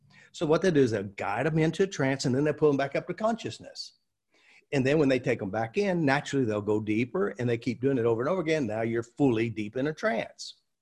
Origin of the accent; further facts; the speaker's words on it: United States; And of course, I'm from America.